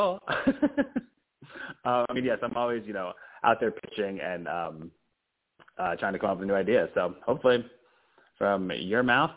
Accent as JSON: {"language": "English", "region": "Georgia", "country": "United States", "tie": "born or raised there", "said": "My time growing up in Georgia."}